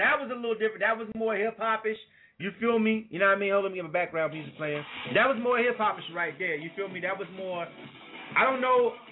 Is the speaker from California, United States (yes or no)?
no; Florida, United States; I don't sound like I'm from Florida at all.